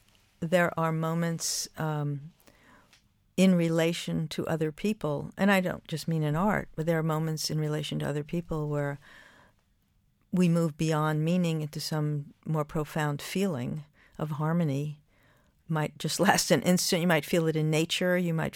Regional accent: New York, United States; born there; that I'm a lesbian, that I was born in New York, that I love Lorca.

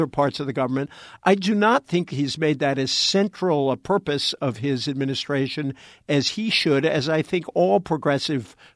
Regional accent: East Coast, United States; In fact, I grew up on the East Coast, but I have always hated that term, flyover country or Jesus land.

